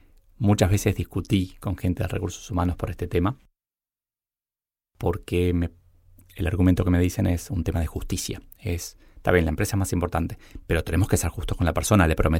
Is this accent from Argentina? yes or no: yes; Argentina; bueno, en mi país, en Argentina, es un tema que se discute bastante